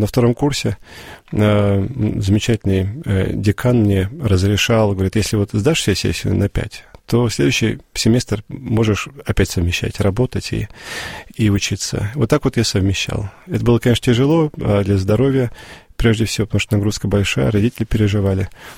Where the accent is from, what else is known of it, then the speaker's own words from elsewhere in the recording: Obninsk, Kaluga Oblast, Russia; все-таки я из Обнинска